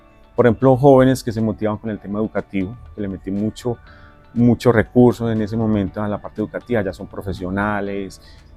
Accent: Antioquia, Colombia; now in Medellín, Colombia; zona del nordeste antioqueño, muy complicada en uh-huh. temas de orden público, amenazas. Entonces vengo a la ciudad de Medellín.

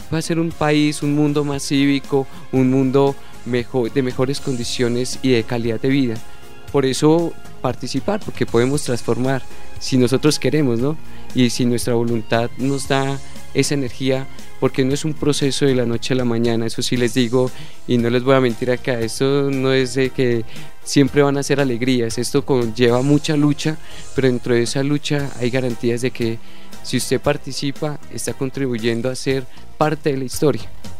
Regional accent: Sogamoso, Boyacá, Colombia; En Sogamoso, de donde yo soy natal, ya existe una política pública de juventudes.

